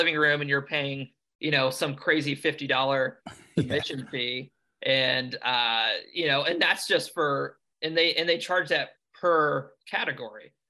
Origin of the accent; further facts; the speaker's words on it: Cincinnati, Ohio, United States; I'm from Ohio, Cincinnati, Ohio. And like a little suburb outside of Cincinnati, Ohio. And I've kind of just been an Ohio kid, I guess, my whole life.